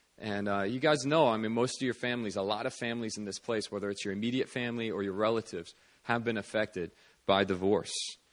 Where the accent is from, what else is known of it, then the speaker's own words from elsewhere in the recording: United States; It's very different, I guess, culture that I grew up in the States.